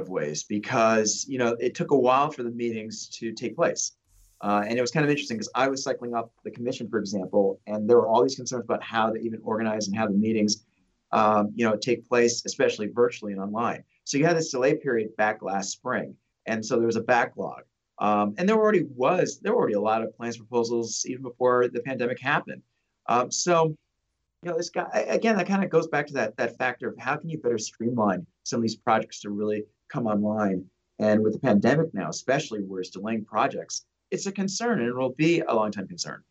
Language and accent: English; West Hartford, Connecticut, United States; my hometown of West Hartford, where I grew up, you're seeing bidding wars now